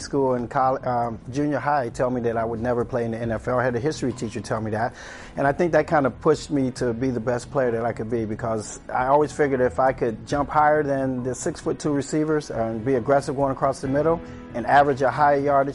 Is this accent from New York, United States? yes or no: no; California, United States; He said I had two strikes against me. One, I was from California, and I had an earring in my ear.